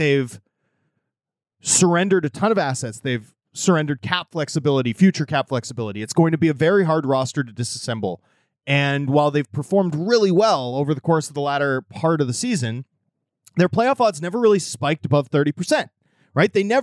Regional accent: Vancouver, British Columbia, Canada; also born or lived in Toronto; I grew up in Vancouver, right? I grew up a Canucks fan, but I spent my 20s in Toronto

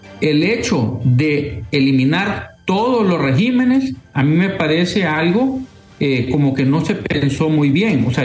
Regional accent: Honduras; si alguien como yo, como hondureño, ¿verdad?

